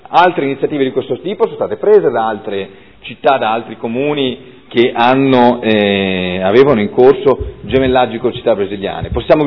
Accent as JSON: {"language": "Italian", "town": "Modena", "region": "Emilia-Romagna", "country": "Italy", "said": "Io da modenese, mi vergogno che una città gemellata col nostro comune non si prenda nessun tipo di iniziativa."}